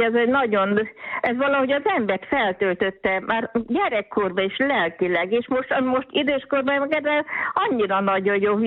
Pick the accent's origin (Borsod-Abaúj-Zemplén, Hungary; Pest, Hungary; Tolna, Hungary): Tolna, Hungary; Gyapa; mi Paks mellett gyapán nőttem fel, 19 éves koromban jöttem Péhez Dunakömlődre